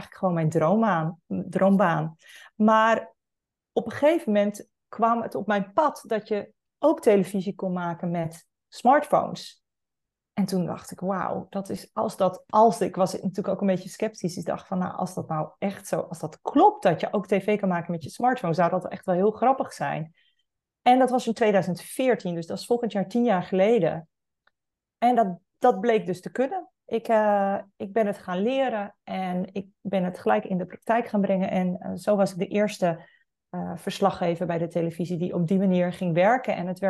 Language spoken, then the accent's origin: Dutch; Friesland, Netherlands; Ik ben Friesin. Ik ben opgegroeid op een melkveehouderbedrijf.